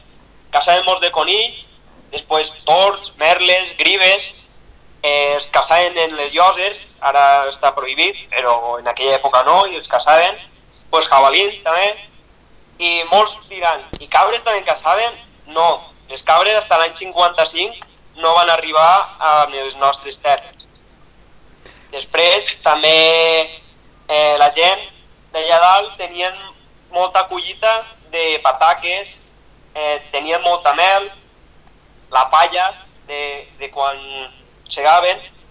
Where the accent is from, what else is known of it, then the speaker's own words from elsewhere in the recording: Vinaròs, Valencian Community, Spain; born there; now in Rossell, Spain; No, vaig néixer a Vinaròs i ara actualment estic vivint a Rossell. Bueno, ara este any és el primer any que he estat estudiant a Castelló.